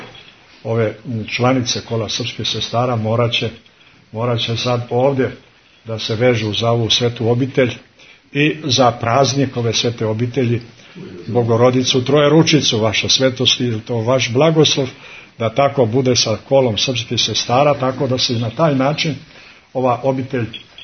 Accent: Montenegro; Dolazim iz Crne Gore

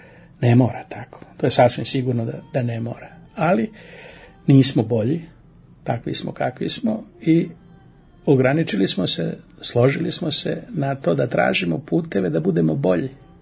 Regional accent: Serbia; I ja sam neki Srbin negde na svetu

